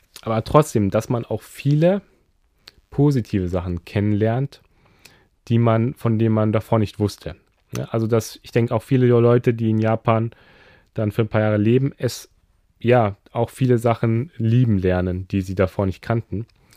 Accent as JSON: {"language": "German", "country": "Germany", "said": "weil ja, wir als Deutsche ja auch relativ vergleichsweise gut Englisch können."}